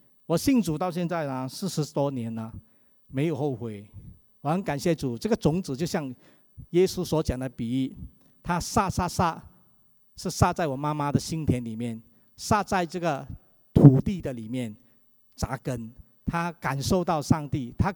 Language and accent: Chinese; Kulai, Johor, Malaysia; 我是在马来西亚长大的，我是在马来西亚罗佛州古莱一个镇。